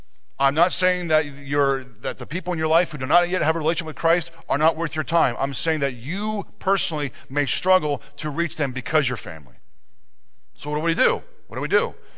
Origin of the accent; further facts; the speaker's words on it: New Jersey, United States; I'm from Jersey.